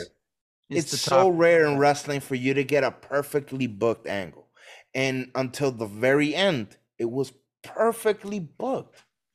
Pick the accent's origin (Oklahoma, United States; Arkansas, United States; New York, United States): New York, United States; New York City; born there; I had Sting, DDP, and Harlem Heat, because I was born in Harlem.